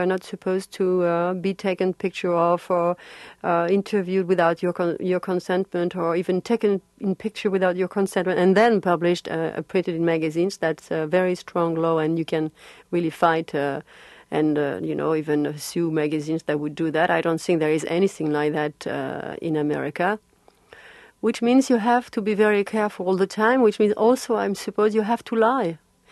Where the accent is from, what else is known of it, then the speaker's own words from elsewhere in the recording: France; English is a second language; No, but I'm not American.